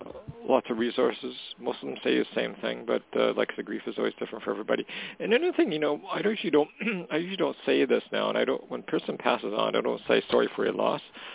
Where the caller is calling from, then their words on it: Canada; I'm calling from Canada.